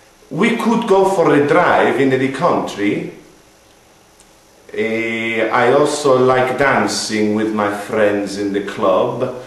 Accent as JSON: {"language": "English", "town": "Rome", "region": "Lazio", "country": "Italy", "second_language": "English", "lives_now": "Leeds, United Kingdom", "said": "I am 45 years old and I am from Roma in Italy, but I live in Leeds now."}